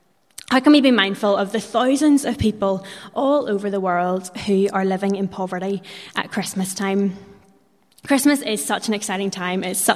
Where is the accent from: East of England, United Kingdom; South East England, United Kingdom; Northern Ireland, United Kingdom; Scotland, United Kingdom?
Northern Ireland, United Kingdom; Belfast; I am from Belfast, as you can maybe tell. And my home church is Orangefield Presbyterian. I have grown up in Belfast, apart from a very brief stint in London. I'm back here and loving it.